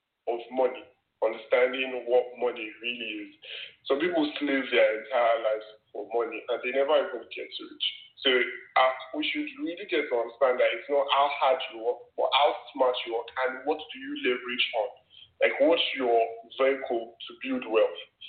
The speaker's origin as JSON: {"language": "English", "country": "Nigeria", "tie": "born or raised there", "said": "I mean, I grew up in Nigeria."}